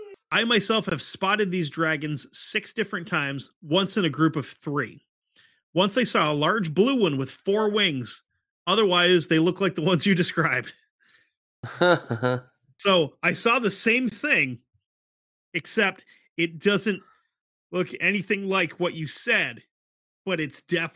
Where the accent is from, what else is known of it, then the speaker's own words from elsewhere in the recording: Florida, United States; It's like, hey, I grew up in Florida. I'm used to seeing manatees.